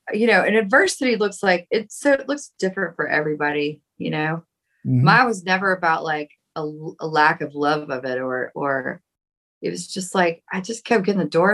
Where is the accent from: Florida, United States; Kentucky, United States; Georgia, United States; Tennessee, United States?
Tennessee, United States; Nashville; the other thing that I always felt working against me was growing up in Nashville, because I loved Nashville.